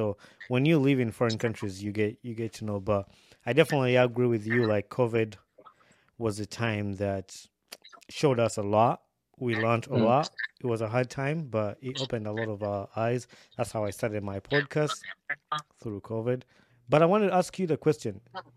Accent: Uganda; English is a second language; now in United States; I am from Uganda. And I've been in the US when Ebola started in Africa.

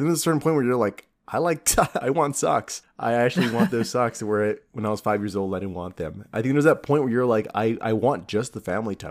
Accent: Los Angeles, California, United States; I grew up in South Central LA, which is not a nice part of LA.

